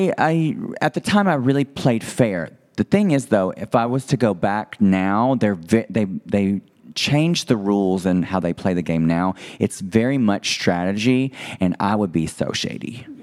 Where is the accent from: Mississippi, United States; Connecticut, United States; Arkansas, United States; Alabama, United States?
Alabama, United States; it's like I'm from Alabama, girl, the country. I grew up in a town where we didn't even have a red light.